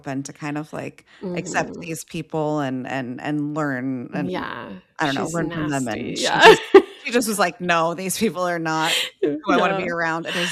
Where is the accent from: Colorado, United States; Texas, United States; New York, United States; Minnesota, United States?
Texas, United States; growing up in Texas, I feel like I got your experience light